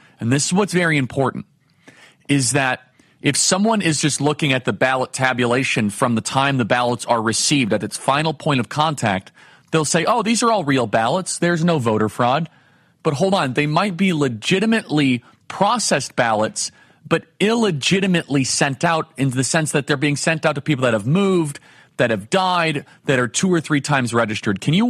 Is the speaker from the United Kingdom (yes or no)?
no; Arizona, United States; But, you know, in my home state of Arizona here, it takes a week and a half for us to get a final tally.